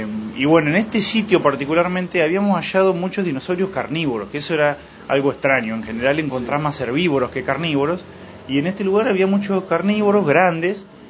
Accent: Dolores, Buenos Aires Province, Argentina; also born or lived in La Plata; now in Gualeguay, Argentina; Yo soy de Dolores, provincia de Buenos Aires. Ajá. Estudié mi carrera universitaria en La Plata, pero bueno, trabajo en Capital ahora y vivo desde 2012 acá en Gualeguay con mi familia acá en Gualeguay.

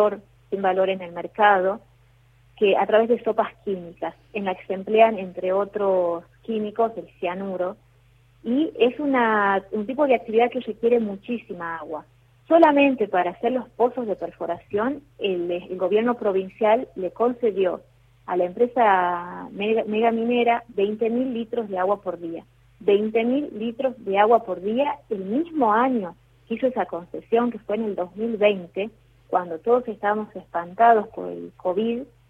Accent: Andalgalá, Catamarca, Argentina; una seguidilla de acontecimientos que vienen sucediendo en mi pueblo, demuestran que no hay paz social. En Andalgalá no están dadas las condiciones para este proyecto.

